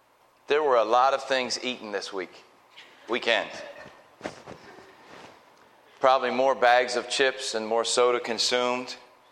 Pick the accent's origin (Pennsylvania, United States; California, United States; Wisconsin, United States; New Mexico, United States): Pennsylvania, United States; also born or lived in Virginia; now in Harrisonburg, United States; I am originally from Pennsylvania, although my accent would dictate that I am not, because I have spent the last 13 years in his church in Harrisonburg, Virginia.